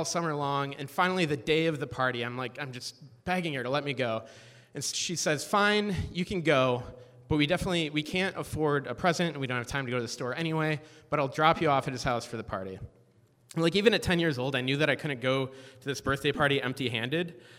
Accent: Camden, New York, United States; also born or lived in Rome, New York; I was born in Rome, New York, which is in New York, as you know. I lived in a trailer park when I was in Rome, and then when we were six, my parents decided to move to Camden, New York.

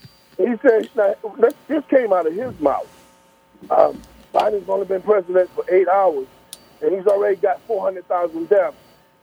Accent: Staten Island, New York, United States; I'm born and raised in Staten Island.

